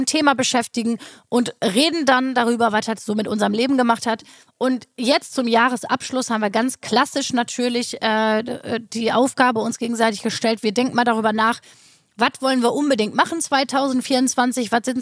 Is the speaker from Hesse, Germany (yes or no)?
no; North Rhine-Westphalia, Germany; accent: Ruhrpott; ich war mir überhaupt nicht bewusst, so, dass ich eigentlich so einen krassen Ruhrpott-Akzent habe.